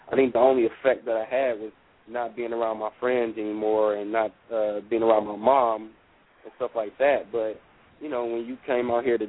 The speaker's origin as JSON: {"language": "English", "town": "Cleveland", "region": "Ohio", "country": "United States", "tie": "born or raised there", "said": "Cleveland, that's my city. That's my love. That's my town. Growing up, it was I was pretty privileged because my mom, she worked at NASA"}